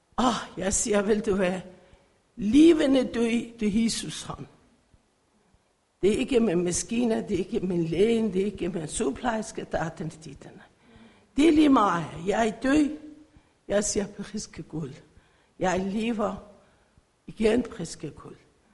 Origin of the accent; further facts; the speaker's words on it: Iran; Danish is a second language; now in Denmark; jeg kommer fra Iran alligevel. Nu er 27 år og bor i Danmark.